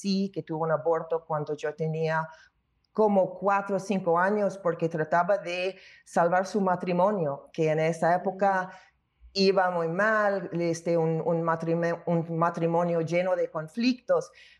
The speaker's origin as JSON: {"language": "Spanish", "town": "Chicago", "region": "Illinois", "country": "United States", "tie": "born there", "said": "gracias a Dios que fue ilegal en mi ciudad natal de Chicago en ese año de 64"}